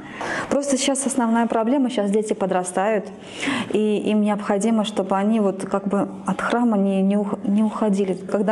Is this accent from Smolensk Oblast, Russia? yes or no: yes; Smolensk, Smolensk Oblast, Russia; moved away as an adult; now in Yerevan, Armenia; Да, я из Смоленска.